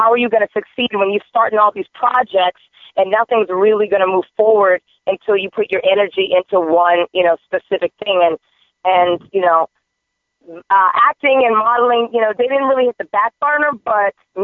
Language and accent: English; the South, United States; now in Miami, United States; I'm originally from the South, so I bloom best when lightly toasted in the sun.